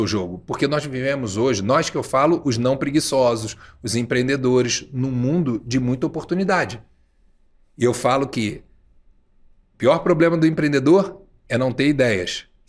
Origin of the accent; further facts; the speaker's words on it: Rio de Janeiro, Brazil; E eu digo o seguinte, e eu sou carioca, né?